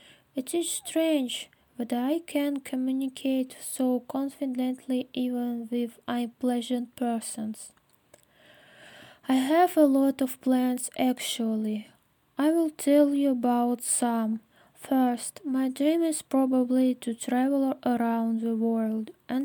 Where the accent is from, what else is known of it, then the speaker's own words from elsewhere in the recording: Kostroma, Kostroma Oblast, Russia; English is a second language; I am 80 years old. I was born in 2001. I am from Kostroma. I was born in this city. It is located near Moscow. I have a single parent family and I haven't brothers or sisters. I live with my mom now.